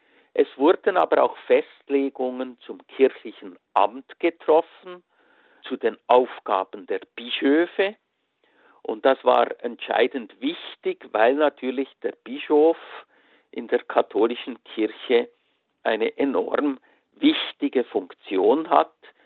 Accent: Switzerland; bei uns in der Schweiz

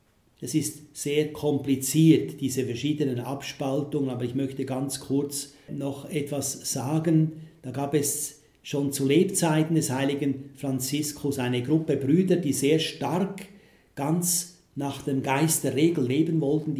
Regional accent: Switzerland; now in Poland; Der Begriff Bernhardiner ist bei uns in der Schweiz ja eben gebunden an die Hunderasse, die auf dem großen St. Bernhard gehalten wurde von den Mönchen.

